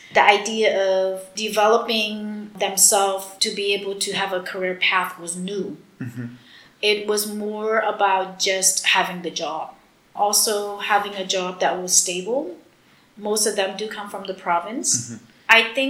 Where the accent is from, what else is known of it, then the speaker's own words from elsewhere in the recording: United States; now in Cambodia; It was just too different of how I was growing up in the States versus what was happening in Cambodia back then.